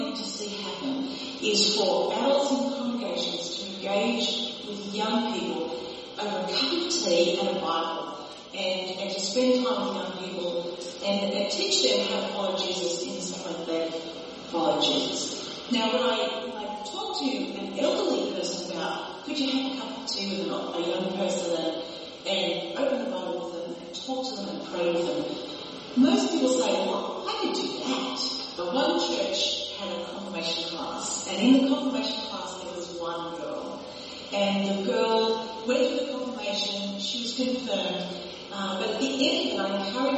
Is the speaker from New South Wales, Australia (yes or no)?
yes; Sydney, New South Wales, Australia; I'm originally from the Diocese of Sydney in Australia.